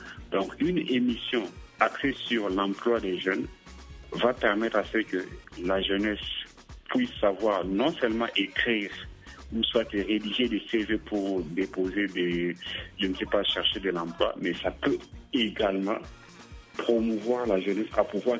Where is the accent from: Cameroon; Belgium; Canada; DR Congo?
DR Congo; now in South Africa; je suis originaire du Congo-Kinshasa